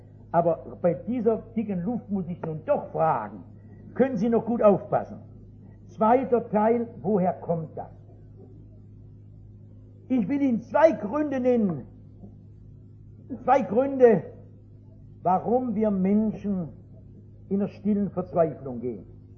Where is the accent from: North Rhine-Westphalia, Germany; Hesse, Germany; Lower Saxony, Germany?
North Rhine-Westphalia, Germany; Sehen Sie, ich komme aus dem Ruhrgebiet. Das ist nicht so schön wie hier in Biel, nicht?